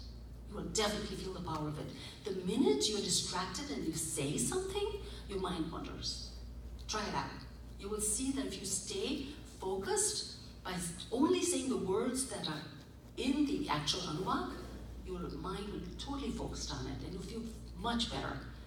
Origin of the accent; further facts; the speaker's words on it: India; English is a second language; I'm from India, so I do not know Farsi. I speak mostly Gujarati at home, with a little bit of Hindi, yes, and English, mixed, all mixture.